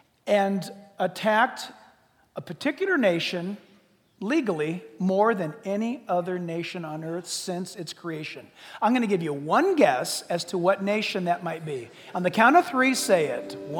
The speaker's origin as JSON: {"language": "English", "country": "United States"}